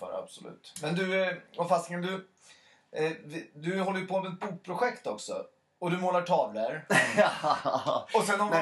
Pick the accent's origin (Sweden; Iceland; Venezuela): Sweden; Nyköping, Södermanland; Jag är ju från Nyköping.